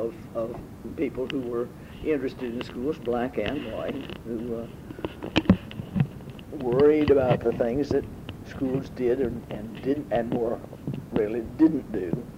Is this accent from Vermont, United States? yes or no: no; Nebraska, United States; moved away as an adult; also born or lived in Rochester; All right, I was born in Nebraska. My father was a dentist. I lived there until I finished college, and then I went to Eastman Kodak Research Labs as a chemist